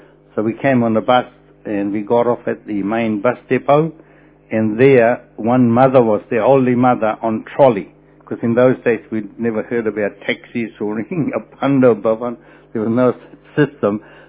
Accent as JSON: {"language": "English", "country": "New Zealand", "said": "I don't know any Hindi, so I said, I'm from New Zealand."}